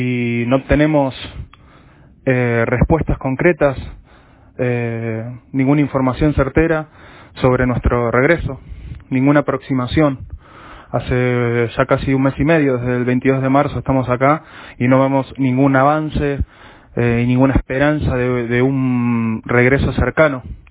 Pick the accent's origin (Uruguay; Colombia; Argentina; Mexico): Argentina; en este momento somos 9 tripulantes argentinos, varados aquí en Portugal. Estamos desde el 22 de marzo